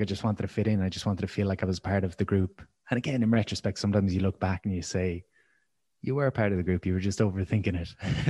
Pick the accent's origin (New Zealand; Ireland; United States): Ireland; Limerick, Munster; I grew up in Limerick and I was bullied as a kid.